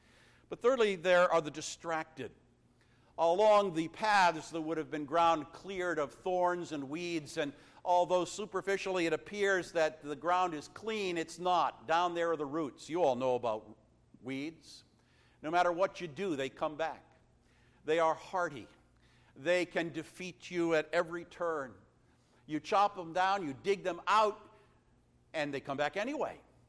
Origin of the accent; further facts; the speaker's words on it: New England, United States; Growing up in New England, I know all about stony ground.